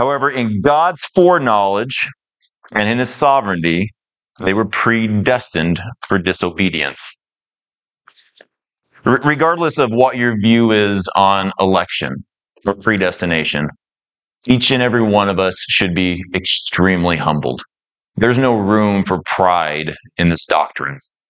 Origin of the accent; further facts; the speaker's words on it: Bloomfield, Indiana, United States; born there; I was born in America, in Bloomfield, Indiana, in 1985 to a Christian family that attended a biblically faithful church.